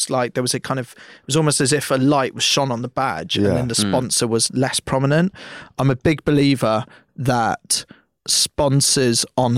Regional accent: Pinner, London, United Kingdom; you're from Pinner, I'm from Pinner.

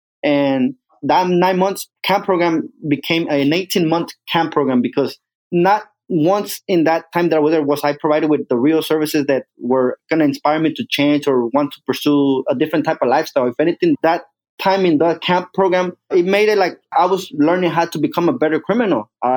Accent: Mexico; now in United States; from the day I came from Mexico to this country.

